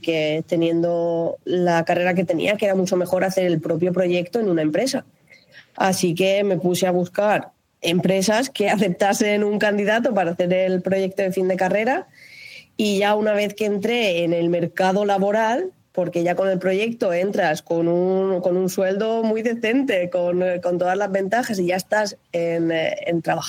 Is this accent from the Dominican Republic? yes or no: no; Spain; Y siendo española es como que me faltaba un poquito de hablar con gente, de relacionarme con otras personas